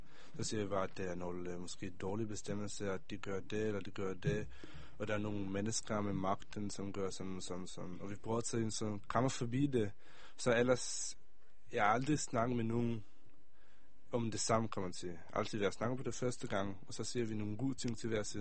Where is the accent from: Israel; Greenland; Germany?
Israel; Danish is a second language; jeg er fra Israel